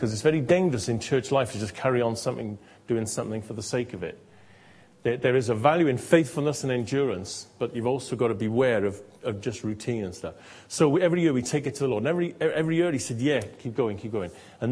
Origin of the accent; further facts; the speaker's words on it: United Kingdom; especially, I think, being British and that whole thing of approaching people.